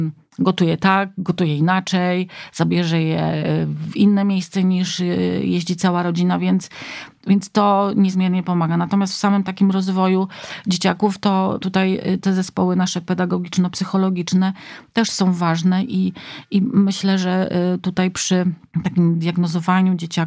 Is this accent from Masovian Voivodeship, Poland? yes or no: no; Warmian-Masurian Voivodeship, Poland; bo mimo, że pochodzę z Mazur, nigdy nie pływam na jezioraku.